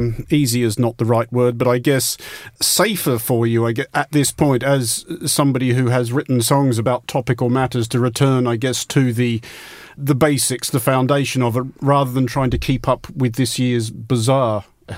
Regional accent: Australia; I am an Australian

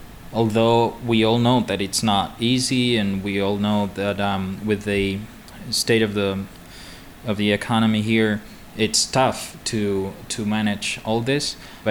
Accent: Madrid, Community of Madrid, Spain; English is a second language; I'm from Madrid

